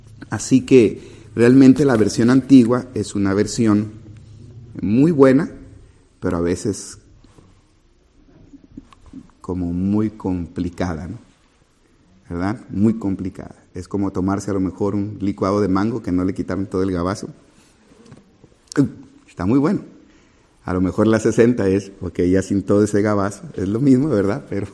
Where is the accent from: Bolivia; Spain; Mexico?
Mexico; No, pero nosotros somos mexicanos.